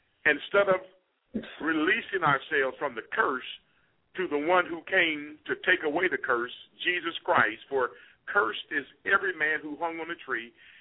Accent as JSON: {"language": "English", "country": "Ethiopia", "said": "I am from Ethiopia. My roots come out of Solomon."}